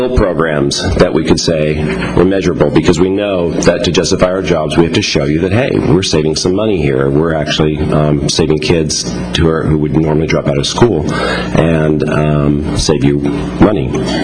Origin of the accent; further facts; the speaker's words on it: Dana Point, California, United States; I'm from Dana Point, and I work at San Clemente High School as a counselor